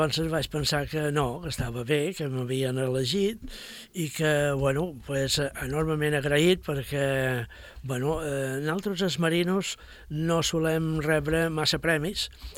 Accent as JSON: {"language": "Catalan", "town": "Palma", "region": "Balearic Islands", "country": "Spain", "tie": "born or raised there", "said": "vaig passar tota part de la meva infància i joventut a Palma, estudiant, vaig fer el batxiller allí, vaig fer la carrera de nàutica entre Palma i Barcelona"}